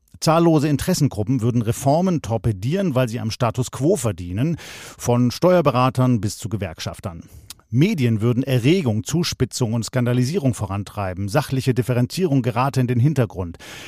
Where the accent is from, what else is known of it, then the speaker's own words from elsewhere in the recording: Baden-Württemberg, Germany; born there; ich bin gebürtiger Schwabe, aber meine Mutter kommt aus Hessen.